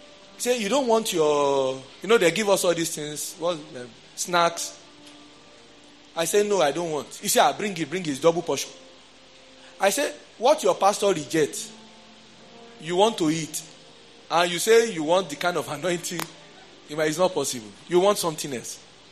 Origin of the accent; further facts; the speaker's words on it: Nigeria; now in United Kingdom; Me, I'm a Nigerian.